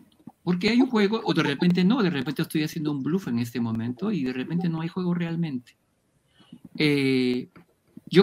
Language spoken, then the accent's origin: Spanish; Peru; yo una cosa que debo decir, yo soy peruano